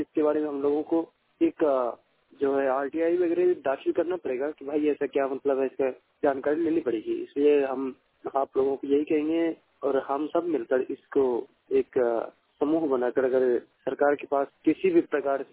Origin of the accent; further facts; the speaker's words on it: Bihar, India; वैसे मैं बिहार का रहने वाला हूँ